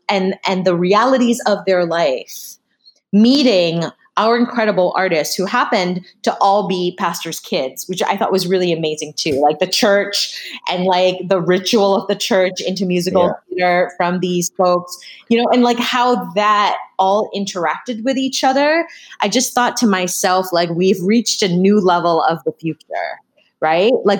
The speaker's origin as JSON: {"language": "English", "region": "Massachusetts", "country": "United States", "tie": "born or raised there", "said": "because I grew up in Massachusetts"}